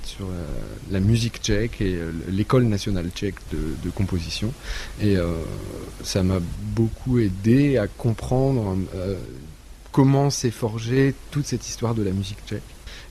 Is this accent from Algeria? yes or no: no; France; comme je suis français, d'enregistrer aussi de la musique française